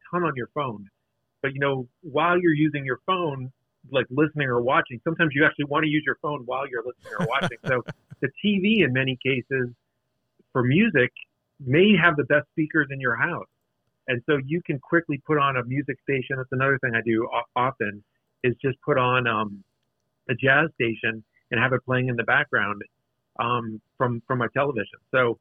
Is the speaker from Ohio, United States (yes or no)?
no; Pittsburgh, Pennsylvania, United States; I'm from Pittsburgh originally. I'm a Steelers fan.